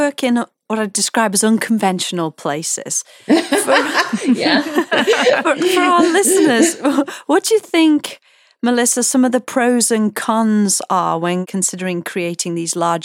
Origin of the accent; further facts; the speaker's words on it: North West England, United Kingdom; I grew up on the Wirral, which is north of Wales and south of Liverpool. It's a little peninsula there.